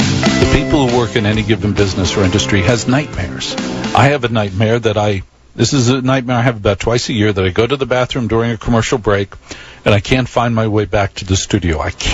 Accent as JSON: {"language": "English", "town": "Maplewood", "region": "New Jersey", "country": "United States", "tie": "born or raised there", "said": "I grew up in Maplewood, New Jersey. One road of it borders Newark. There's no way in hell I would ever say I'm from Newark."}